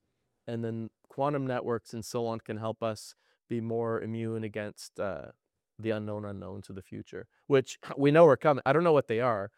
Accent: Canada; I'm from Canada

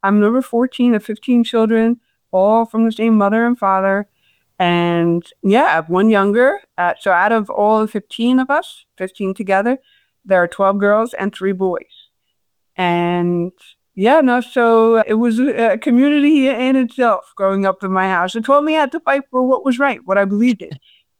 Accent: Queens, New York, United States; I was born and raised in Queens. I still live in Queens. Born to a big family. I'm one of 15 children.

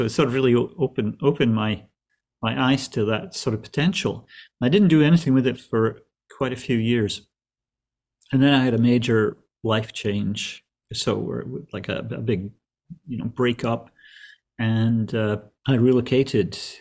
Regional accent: Scotland, United Kingdom; I grew up in Scotland.

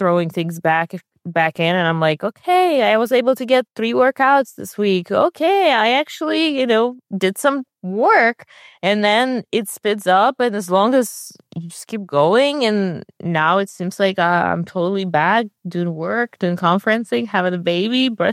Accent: Russia; English is a second language; moved away as an adult; now in United States; I grew up in Russia. I did travel a lot because I was an athlete.

